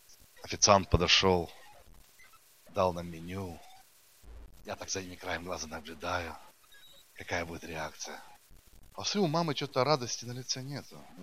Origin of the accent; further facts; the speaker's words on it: Siberia, Russia; now in Moscow, Russia; Их почти 4 года у нас не было в Москве. Мы сами из Сибири.